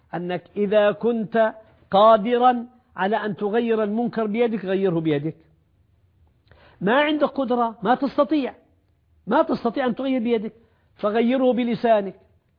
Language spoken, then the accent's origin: Arabic; Saudi Arabia; عندنا في المملكة العربية السعودية